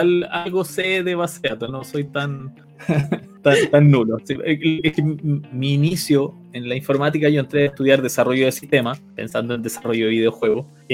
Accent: Chile; En ese tiempo éramos puros chilenos, hoy día hay más extranjeros. Es raro que te conteste un chileno en uno de esos

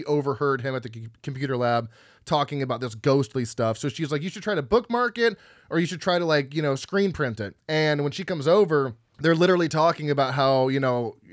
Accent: United States; I'm an American. I don't have Japanese heritage.

